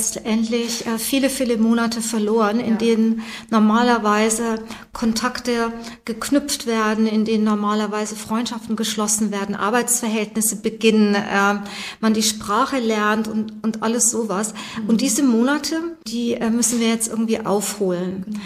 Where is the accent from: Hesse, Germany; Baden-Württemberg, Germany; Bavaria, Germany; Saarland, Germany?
Bavaria, Germany; moved away as an adult; now in Lower Saxony, Germany; Ich habe ja auch in gewisser Weise einen Zuwanderungshintergrund. Ich komme aus Bayern und bin dann erst in einem fortgeschrittenen Alter hier nach Niedersachsen gekommen, aus persönlichen Gründen. Und habe hier quasi nach Niedersachsen eingeheiratet